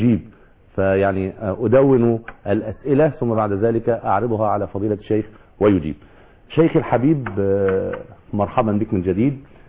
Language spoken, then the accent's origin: Arabic; Egypt; وأن يحفظ بلادنا مصر من كل سوء